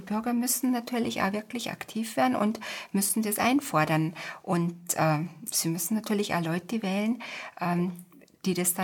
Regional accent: Munich, Bavaria, Germany; Ich bin ein Münchner Kindl, ja.

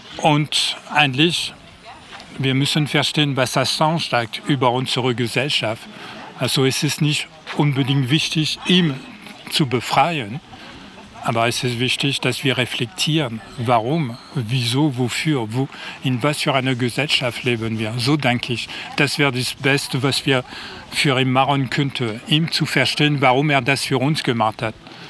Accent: France; now in Germany; ich bin Franzose, in Frankreich ist ständig Rambazamba gegen die Oligarchie

